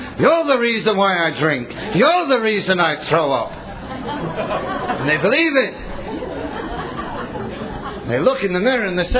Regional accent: England, United Kingdom; Now, by the way, you probably realize I'm not from Ohio. Not from Ohio. I'm from England. And by the way, I'm not the only drunk that came out of England, I'll tell you now.

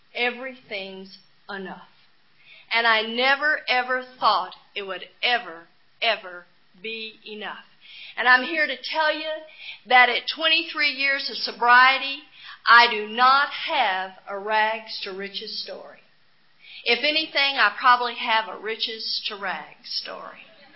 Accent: Texas, United States; and I grew up on the Gulf Coast of Texas. And I guarantee you, I grew up right where they took the Bible Belt and gave it an extra pull, and I grew up Southern Baptist.

